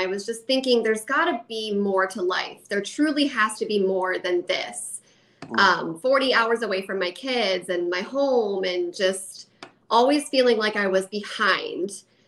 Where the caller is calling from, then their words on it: Ohio, United States; I'm good. I'm calling in from Central Ohio.